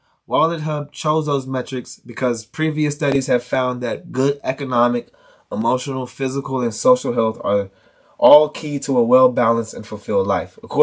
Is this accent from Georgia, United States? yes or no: no; Upper Marlboro, Maryland, United States; Shout out to the DMV. I'm from Maryland. You know what I'm saying? The hood of Upper Marlboro.